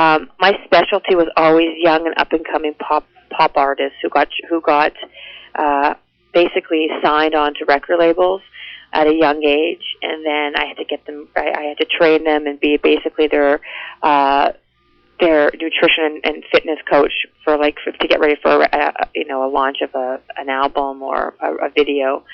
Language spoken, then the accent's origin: English; Winnipeg, Manitoba, Canada; also born or lived in Toronto / Los Angeles; I grew up in Winnipeg, moved to Toronto for many years, then moved to Los Angeles for about 10 years, then moved back to Toronto.